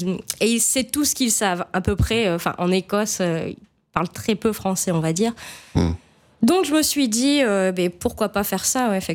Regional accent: Douai, Hauts-de-France, France; Du nord, de Douai.

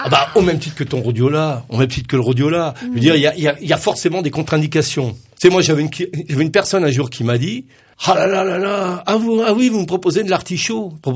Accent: Lescure-d'Albigeois, Occitanie, France; donc je viens de l'Escure d'Albigeois, alors un petit village à côté d'Albi.

